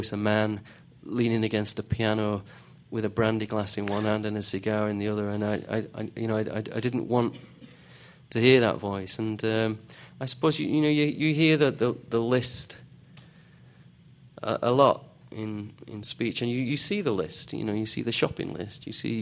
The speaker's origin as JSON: {"language": "English", "country": "United Kingdom", "tie": "born or raised there", "said": "It might be to do with growing up in Britain in the 70s and 80s"}